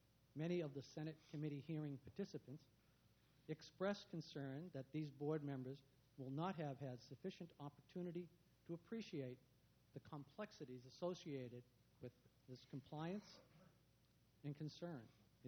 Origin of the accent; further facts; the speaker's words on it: Boston, Massachusetts, United States; accent: Boston; I'm from Boston, by the way, so you can pardon cutting off the eyes there a little bit